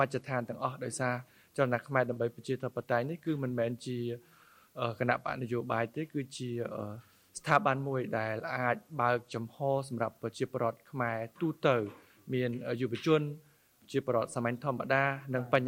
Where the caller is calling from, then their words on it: Japan; ខ្ញុំមកពីប្រទេសជប៉ុនបាទ